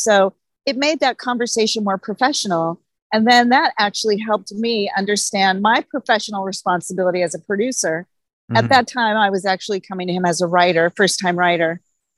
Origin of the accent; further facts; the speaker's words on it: Ontario, California, United States; I grew up in Ontario, California, and that's a small little town in the Inland Empire.